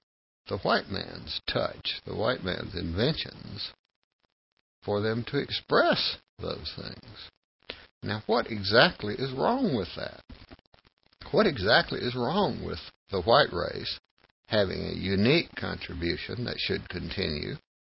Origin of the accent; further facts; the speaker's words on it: South Carolina, United States; And then I was raised down in South Carolina.